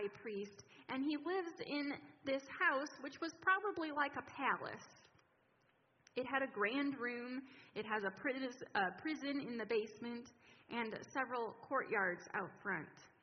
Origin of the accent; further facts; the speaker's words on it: Kalamazoo, Michigan, United States; I was born and raised in Kalamazoo